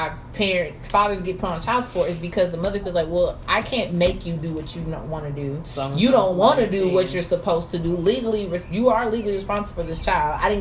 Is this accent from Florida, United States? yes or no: no; Richmond, Virginia, United States; It's only like from Richmond, my hometown, is 4.5 to 5 hours.